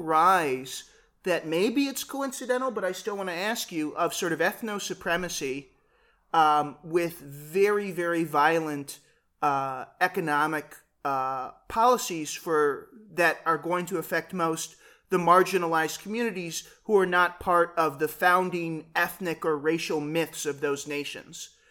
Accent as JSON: {"language": "English", "country": "United States", "said": "So, as an American, I was trying to find a quote."}